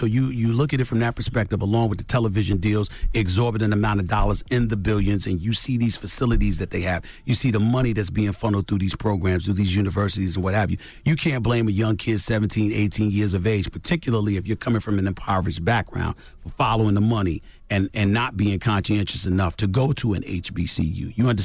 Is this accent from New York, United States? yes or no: yes; Queens, New York, United States; I'm from Hollis, Queens, bro.